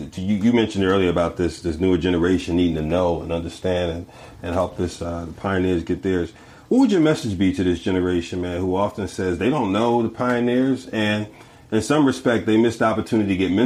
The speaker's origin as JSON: {"language": "English", "town": "Philadelphia", "region": "Pennsylvania", "country": "United States", "said": "I'm from the East Coast, from Philly."}